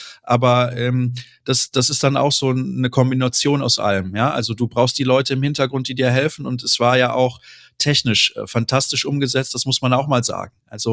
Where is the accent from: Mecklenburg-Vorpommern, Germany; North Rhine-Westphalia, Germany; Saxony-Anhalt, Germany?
North Rhine-Westphalia, Germany; Solingen; now in Dortmund, Germany; Ich bin damals noch sehr oft von meiner Heimatstadt Solingen nach Dortmund gependelt. Mittlerweile wohne ich ja hier.